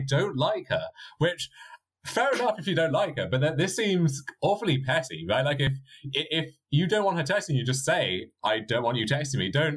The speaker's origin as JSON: {"language": "English", "country": "United Kingdom", "said": "or maybe it's because I'm British and we have horrible dentistry."}